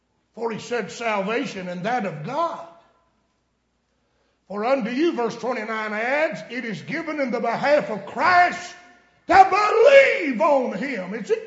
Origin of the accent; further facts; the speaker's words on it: Saluda, United States; When my wife and I and our oldest child, who was only a year old, moved back to my hometown of Saluda.